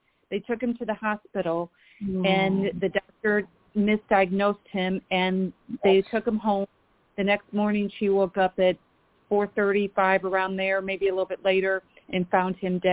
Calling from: Waterloo, Illinois, United States; I'm from Waterloo, Illinois.

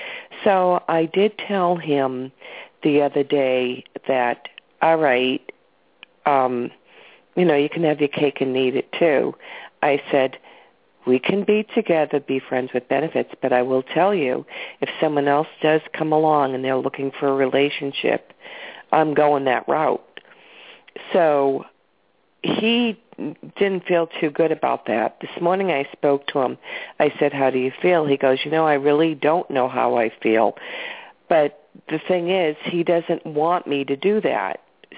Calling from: Massachusetts, United States; Massachusetts.

